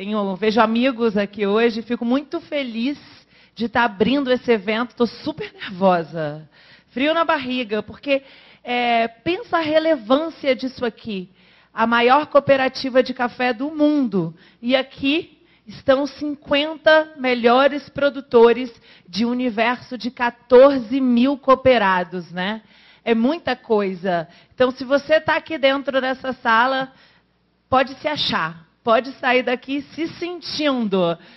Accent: Espírito Santo, Brazil; Eu sou capixaba, sou filha de produtor de café também

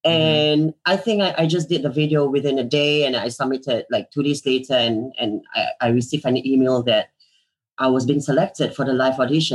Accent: Singapore; I'm born and raised in Singapore. I've been living here, but just, you know, like a couple of months traveling.

